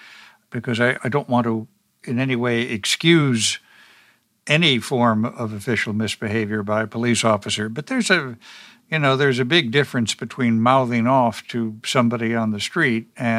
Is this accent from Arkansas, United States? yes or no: no; Chicago, Illinois, United States; Pittsburgh, and I say this as a Chicagoan